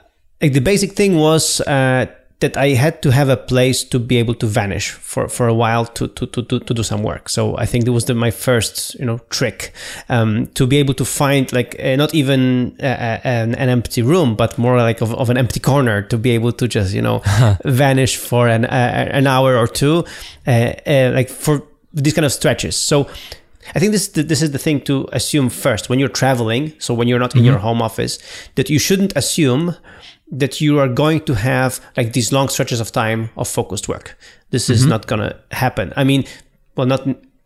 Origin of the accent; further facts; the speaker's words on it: Poland; Yeah, I was 3 weeks in my hometown, yeah.